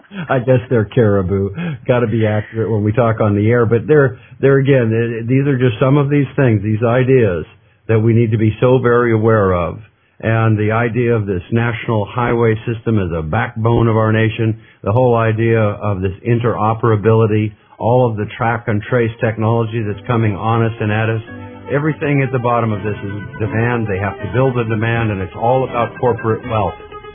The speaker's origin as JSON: {"language": "English", "region": "Washington", "country": "United States", "said": "I was amazed at the New Yorkers on the street when I told them I was from Washington and stuff, and they would ask me whether there were still Indians out there."}